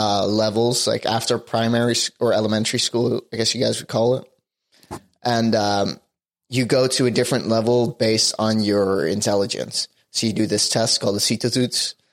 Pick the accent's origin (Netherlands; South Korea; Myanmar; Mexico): Netherlands; Amsterdam, North Holland; also born or lived in Harderwijk; Well, I'm from the Netherlands, Amsterdam to be specific. I haven't lived in Amsterdam my entire life. I would say probably about half my time I spent in Amsterdam, half my time I spent in more the middle of the country, Harderwijk.